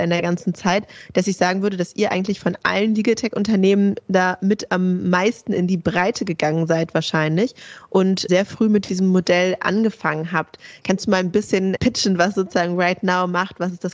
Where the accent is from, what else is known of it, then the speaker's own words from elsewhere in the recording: Berlin, Germany; Als Berlinerin wirklich?